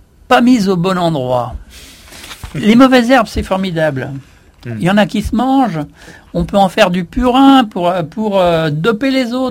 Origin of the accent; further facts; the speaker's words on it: Pays de la Loire, France; enfin dans ma région natale en Vendée, on appelait ça du contre-coup